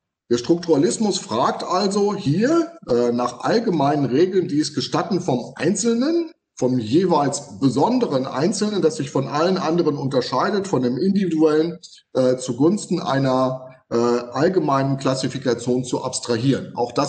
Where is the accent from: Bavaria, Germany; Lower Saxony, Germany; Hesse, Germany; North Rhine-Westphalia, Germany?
North Rhine-Westphalia, Germany; ich komme aus dem Sauerland, da gibt es jede Menge von diesen Fachwerkhäusern